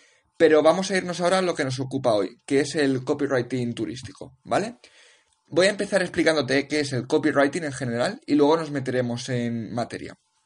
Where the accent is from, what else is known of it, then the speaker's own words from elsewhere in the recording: Valencia, Valencian Community, Spain; moved away as an adult; Desde que salí de Valencia, donde me crié y donde estudié, hasta pasar por varios países trabajando de muchísimas cosas